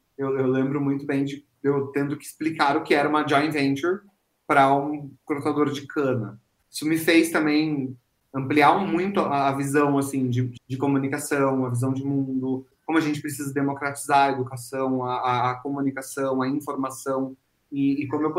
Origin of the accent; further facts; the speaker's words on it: Piraju, São Paulo, Brazil; E eu me formei na faculdade do interior, na Metodista lá do interior, e vim lá de Piraju, sem saber falar inglês.